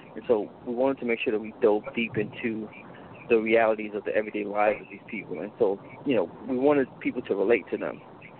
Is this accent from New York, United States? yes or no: yes; New York City, New York, United States; I grew up in the Bronx, New York, and one time as a kid, I was walking down the street looking for my older brother.